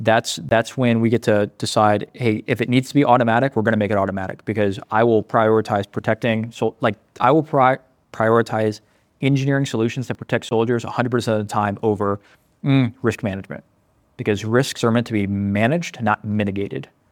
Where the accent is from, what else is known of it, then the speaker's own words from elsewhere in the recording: United States; You know, I'm proud American. I'm happy that people actually want to defend the homeland.